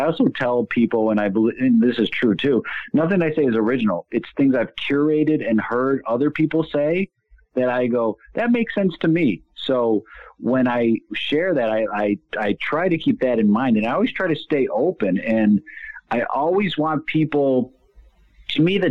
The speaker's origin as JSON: {"language": "English", "town": "Chicago", "region": "Illinois", "country": "United States", "said": "at first I thought I knew what they meant and I'm from Chicago."}